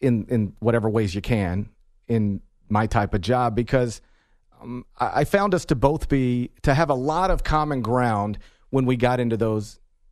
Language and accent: English; Mississippi, United States; He's from Michigan. I'm from Mississippi.